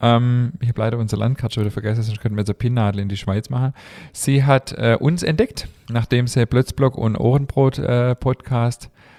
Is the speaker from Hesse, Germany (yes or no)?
no; Baden-Württemberg, Germany; Ich komme ja eher aus dem Schwabenland, da sagt man Kneisle.